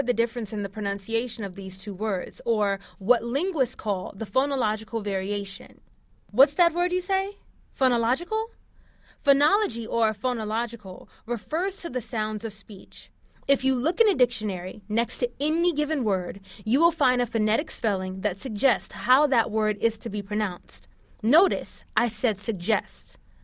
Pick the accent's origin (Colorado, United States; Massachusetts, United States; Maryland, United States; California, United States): Maryland, United States; Baltimore; Growing up in Baltimore, as well as visiting family in Philadelphia and Florida, and even being among family that were not American, I came to learn early on the role that language plays in establishing an identity.